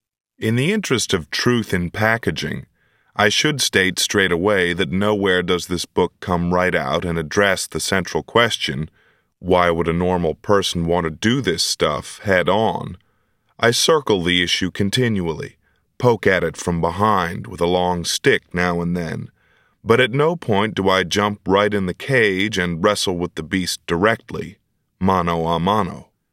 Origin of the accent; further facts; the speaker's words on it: Corvallis, Oregon, United States; I was a fairly ordinary kid growing up in Corvallis, Oregon.